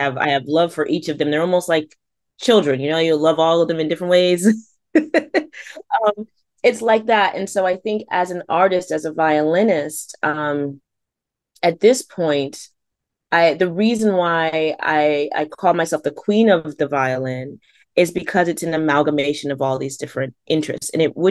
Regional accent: Stratford, Connecticut, United States; But then also, I grew up in Fairfield County, and I do want to recognize that growing up in Stratford, when I grew up, there was not a string program.

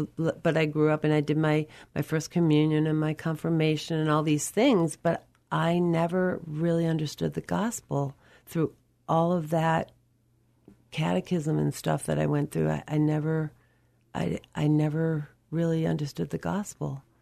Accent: Boston, Massachusetts, United States; I grew up Catholic in Boston, and that was very common up in that neck of the woods.

